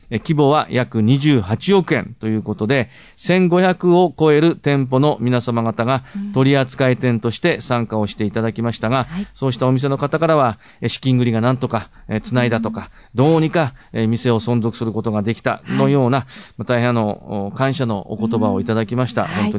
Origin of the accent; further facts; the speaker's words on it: Utsunomiya, Tochigi, Japan; 私はこの生まれ育った宇都宮市を100年先も持続的に発展し